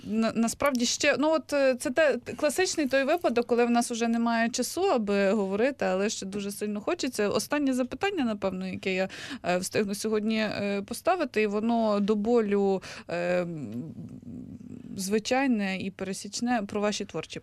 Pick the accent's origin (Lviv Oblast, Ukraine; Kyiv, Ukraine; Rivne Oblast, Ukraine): Kyiv, Ukraine; Я киянка, я з Києва.